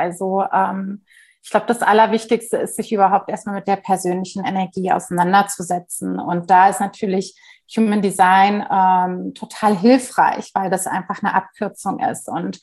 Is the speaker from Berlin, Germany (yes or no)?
yes; Berlin, Germany; ich komme aus Berlin